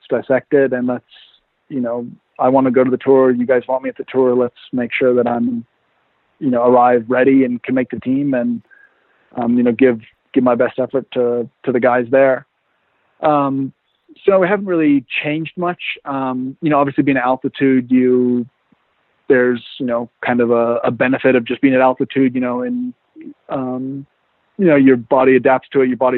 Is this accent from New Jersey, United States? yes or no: no; Oregon, United States; I grew up in Oregon in the mountains.